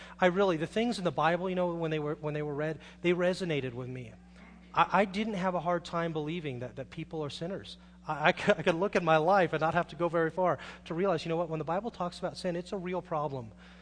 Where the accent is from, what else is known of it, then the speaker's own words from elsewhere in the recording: Carmel Valley, California, United States; also born or lived in Monterey; I'm from Monterey. How many of you guys have ever been to Carmel? I grew up in Carmel Valley.